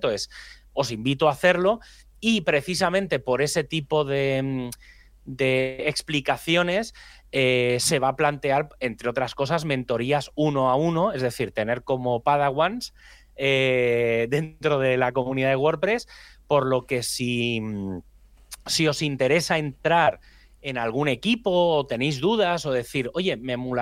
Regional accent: Catalonia, Spain; pero yo soy catalán, ¿vale? Entonces no tengo el acentillo pillado.

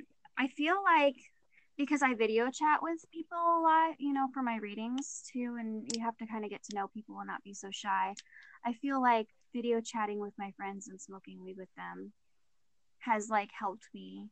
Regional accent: Illinois, United States; I'm from Illinois

